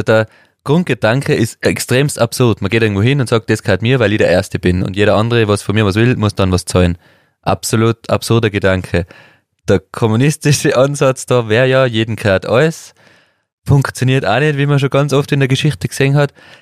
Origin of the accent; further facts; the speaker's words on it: Austria; wie wir als Österreicher